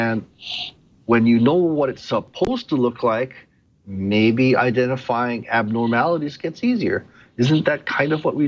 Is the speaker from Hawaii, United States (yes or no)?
yes; Honolulu, Hawaii, United States; let's use my hometown of Honolulu as an example, where we have 2- and 3-story brick walk-ups.